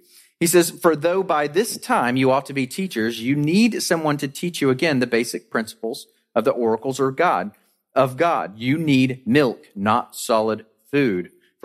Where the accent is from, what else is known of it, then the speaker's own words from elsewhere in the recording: Georgia, United States; accent: Central Georgia; if I put on my Central Georgia accent where I was raised, good gracious, y'all